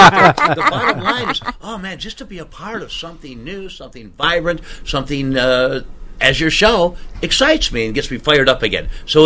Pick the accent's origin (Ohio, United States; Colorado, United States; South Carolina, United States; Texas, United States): Ohio, United States; Cleveland; through my old neighborhood today on the way back from some meetings out in Bedford Heights, and born and raised in Slavic Village.